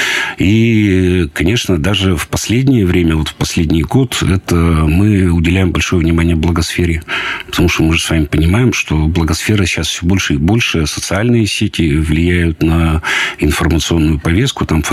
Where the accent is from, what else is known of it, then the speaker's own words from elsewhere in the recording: Perm, Perm Krai, Russia; Я родился в Перми, раньше был роддом около Слуцкой церкви, сейчас не знаю, что там располагается.